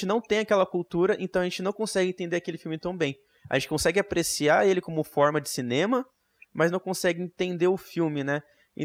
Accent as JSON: {"language": "Portuguese", "region": "São Paulo", "country": "Brazil", "said": "Porque nós temos uma visão do Sudeste, já começa por aí, né? Porque nós três somos de São"}